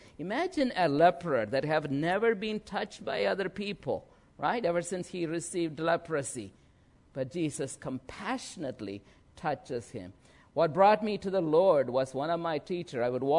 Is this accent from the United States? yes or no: no; India; When I went to Philippines, I'm an Indian